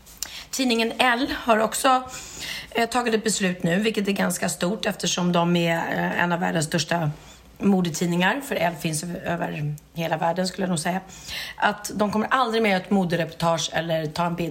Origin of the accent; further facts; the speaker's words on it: Gustavsberg, Stockholm County, Sweden; och jag är uppvuxen då i Gustavsberg.